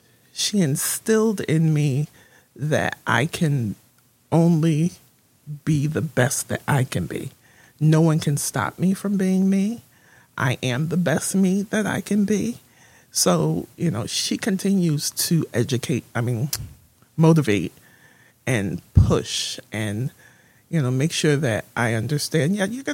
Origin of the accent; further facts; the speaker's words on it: West Haven, Connecticut, United States; I actually grew up right here in West Haven, Connecticut. Although I didn't go to school there, I went to Sacred Heart in New Haven. And then high school, I was in Milford at Laurelton Hall.